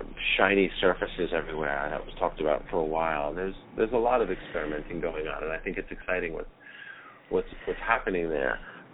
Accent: New York City, New York, United States; I also feel as a New Yorker too, that Lower East Side is a very exciting scene.

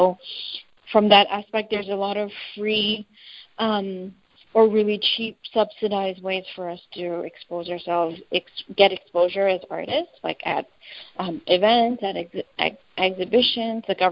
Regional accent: Dubai, United Arab Emirates; also born or lived in Canada / Australia; I was born here. I was born and raised here in Dubai. I did my undergrad in Canada. I went to Australia for my master's degree. And then Dubai is home, so I came back here.

